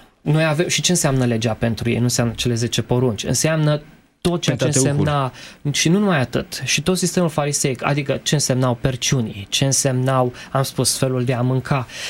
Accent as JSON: {"language": "Romanian", "region": "Transylvania", "country": "Romania", "said": "Eu sunt din Ardeal"}